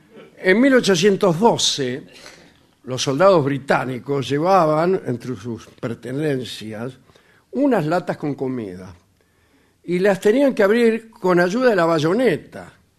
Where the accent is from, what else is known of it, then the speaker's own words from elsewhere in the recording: Merlo, Buenos Aires Province, Argentina; now in Crans-Montana, Switzerland; de Merlo, pero vivo en Crans-Montana, Suiza, sí.